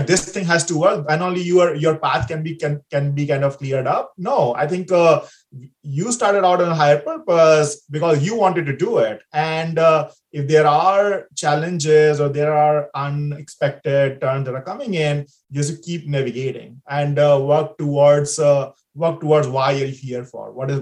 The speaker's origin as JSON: {"language": "English", "country": "India", "said": "like I come from India, and I kind of come from a 5-generation-old family business"}